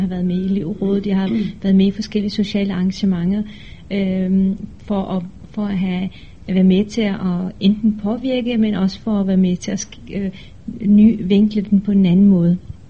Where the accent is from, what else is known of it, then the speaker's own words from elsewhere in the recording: Esbjerg, Region of Southern Denmark, Denmark; also born or lived in Turkey; now in Aarhus, Denmark; så er jeg født i Tyrkiet, men jeg voksede op i Danmark. For lige at give en kort historie om min baggrund, så er jeg vokset op i Esbjerg. Jeg gik i folkeskole og gymnasie, og efterfølgende så flyttede jeg til Aarhus